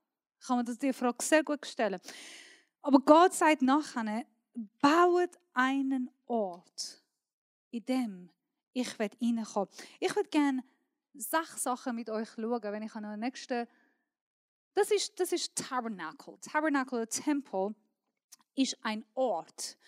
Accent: Iran; German is a second language; Wenn ich umschaue, ich bin Iranerin

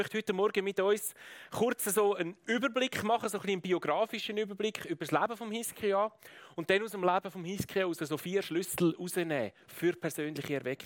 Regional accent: Würenlos, Aargau, Switzerland; Ich bin in Würrolos aufgewachsen, ich habe in Baden meine Lehre gemacht

